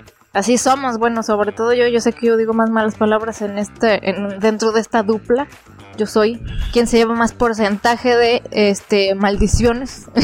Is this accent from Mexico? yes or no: yes; Mexico; pues es nomás así, así somos los mexicanos